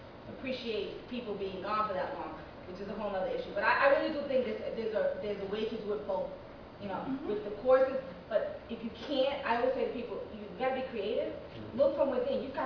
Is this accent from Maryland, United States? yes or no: yes; Rockville, Maryland, United States; from Rockville, Maryland, HRSA.